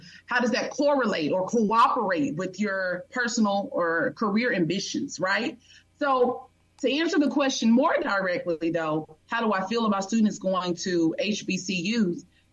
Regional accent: Louisiana, United States; I grew up in North Louisiana in a small little country town, and I went to college for undergrad at Southern University, A&M College in Baton Rouge, Louisiana.

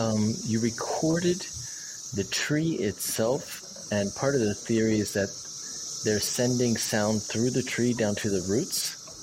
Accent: Baltimore, Maryland, United States; I remember them at least twice growing up in Baltimore.

